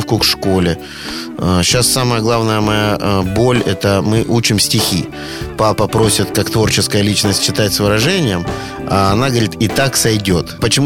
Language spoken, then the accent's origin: Russian; Rostov-on-Don, Rostov Oblast, Russia; Пока что я дважды отец, ростовчанин и риэлтор.